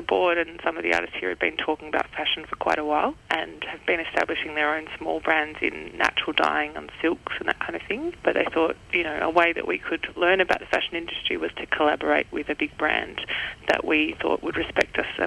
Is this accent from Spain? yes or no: no; Melbourne, Victoria, Australia; I'm originally from Melbourne myself